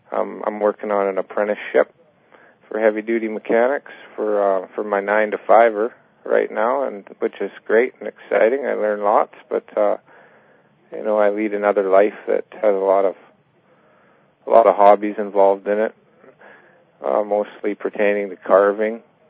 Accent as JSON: {"language": "English", "region": "British Columbia", "country": "Canada", "tie": "born or raised there", "said": "I was raised all over British Columbia, from trap lines to some guide areas and even to some big towns that I would probably classify as cities, but maybe not to some people. But, now I live in Campbell River"}